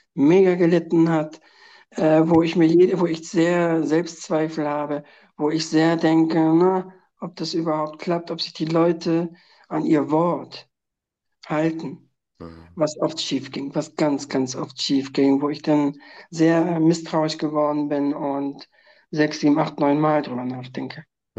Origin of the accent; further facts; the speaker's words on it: Schleswig-Holstein, Germany; ganz viele Freunde aus meiner alten Heimat. Das muss man sagen, aus Dithmarschen